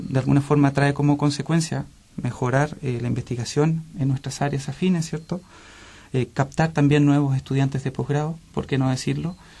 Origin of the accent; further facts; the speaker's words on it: Chile; now in Spain; Gonzalo y yo somos estudiantes provenientes de Chile